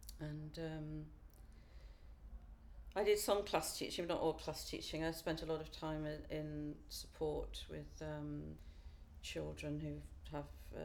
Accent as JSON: {"language": "English", "town": "Gateshead", "region": "North East England", "country": "United Kingdom", "tie": "born or raised there", "said": "I'm originally from the northeast, actually. I was brought up in Gateshead"}